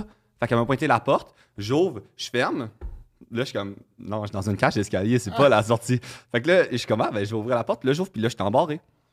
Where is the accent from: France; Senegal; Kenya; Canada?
Canada; Saint-Jérôme, Quebec; mais en plus, je viens de Saint-Jérôme, là, je devrais en avoir.